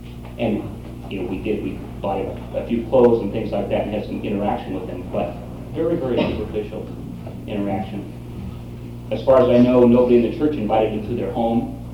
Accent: Washington, United States; I'm from Tulsa, Washington, and we have a substantial population of Southeast Asian immigrants in the community

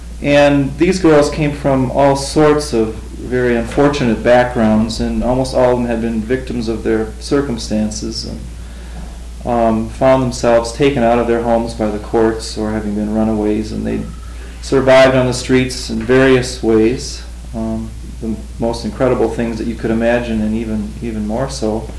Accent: Chicago, Illinois, United States; I'm from Chicago, Illinois.

